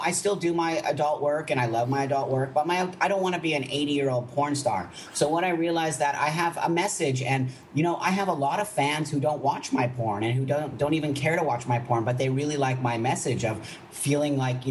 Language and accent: English; California, United States; Well, I grew up in California, but my mom was from West Virginia.